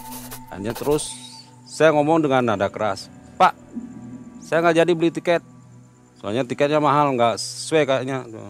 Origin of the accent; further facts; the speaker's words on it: Bali, Indonesia; Di Bali. Saya lahir di Bali.